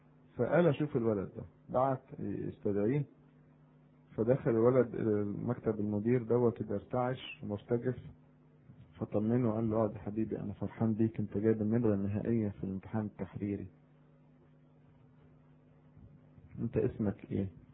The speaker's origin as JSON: {"language": "Arabic", "country": "Egypt", "said": "طبعا لو عندنا في مصر كان عمل ايه؟"}